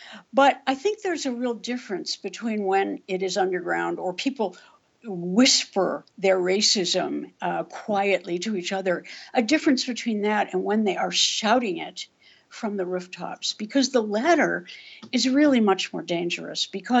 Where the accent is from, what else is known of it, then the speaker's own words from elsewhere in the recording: Oregon, United States; I chose Oregon because it happens to be my home state